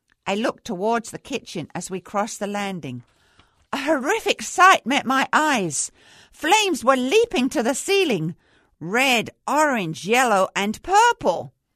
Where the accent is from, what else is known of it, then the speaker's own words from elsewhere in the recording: Muswell Hill, London, United Kingdom; born there; This Highgate Archway area was not far from Muswell Hill, where I was born in Alexandra Palace Road.